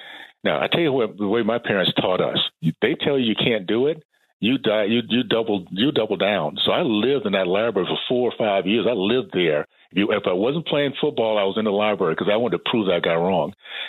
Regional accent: Tallahassee, Florida, United States; Well, I grew up in Tallahassee on the coast there, the Gulf Coast. We had a chance to, as a family, again, a black family, segregated community.

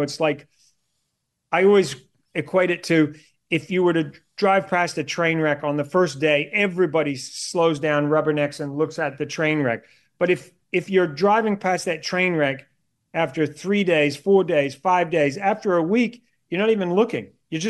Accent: New Zealand; there was an issue with my accent. Being a New Zealander, it was a bit of a problem back then. In those days, you didn't have a lot of foreign accents, and my accent was kind of mixed up.

